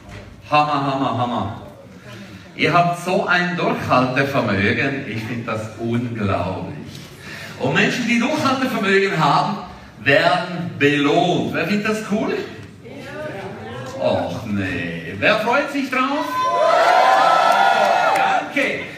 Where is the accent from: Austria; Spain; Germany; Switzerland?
Switzerland; Ich bin in der Schweiz aufgewachsen. Ich bin aufgewachsen in einem Elternhaus, wo es mehr Verbote gab.